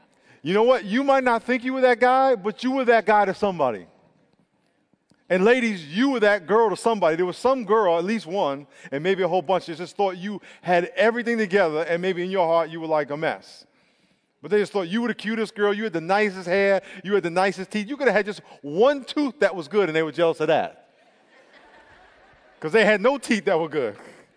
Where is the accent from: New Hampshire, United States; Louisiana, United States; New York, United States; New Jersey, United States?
New York, United States; Long Island; Now, I grew up in Long Island, New York. We had a house. And if you lived in the city, you would have considered us rich.